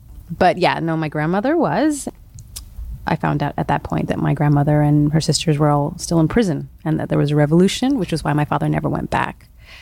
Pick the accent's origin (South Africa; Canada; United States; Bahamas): Canada; Vancouver, British Columbia; So my father did grow up in Palace, and I grew up in Vancouver.